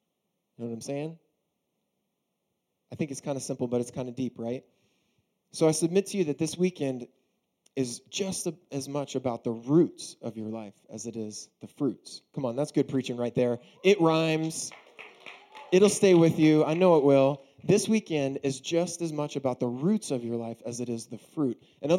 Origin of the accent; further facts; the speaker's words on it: Baltimore, Maryland, United States; I grew up in Baltimore, Maryland. I was waiting to see if I'd get any love for that, but it's okay.